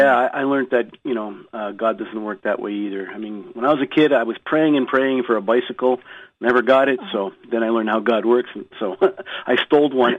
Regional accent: Canada; moved away as an adult; I'm dual citizenship now, but at heart, I was born and raised in Canada and stayed there for the first 30 years of my life

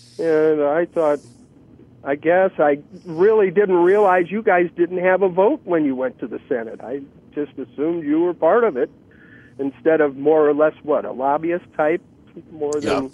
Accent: Des Moines, Iowa, United States; also born or lived in Chicago, United States / Wisconsin, United States; I was born in Chicago. We moved to Wisconsin when I was in high school. We moved to Des Moines, Iowa in 1967. I graduated from high school here in Des Moines

